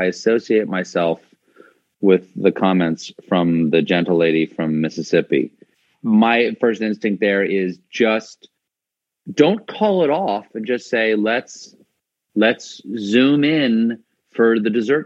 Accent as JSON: {"language": "English", "country": "Ireland", "said": "I'm Irish, but I get the idea."}